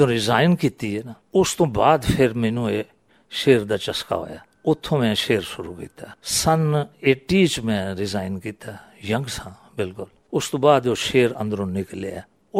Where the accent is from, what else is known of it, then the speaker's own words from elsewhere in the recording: Jhang, Punjab, Pakistan; now in Islamabad, Pakistan; ਮੇਰਾ ਪਿਛੋਕੜ ਇਲਾਕਾ ਜਿਹੜਾ ਰਿਹਾਇਸ਼ ਹੈ ਉਹ ਝੰਗ ਦੀ ਹੈ।